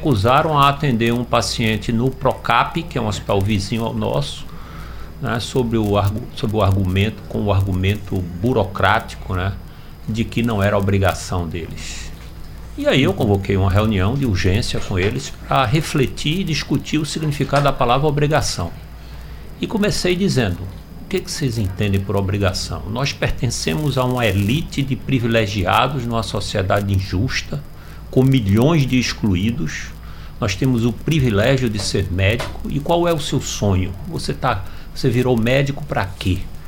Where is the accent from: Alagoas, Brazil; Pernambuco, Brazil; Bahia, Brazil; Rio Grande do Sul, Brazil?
Pernambuco, Brazil; dos quais eu tenho muito orgulho enquanto pernambucano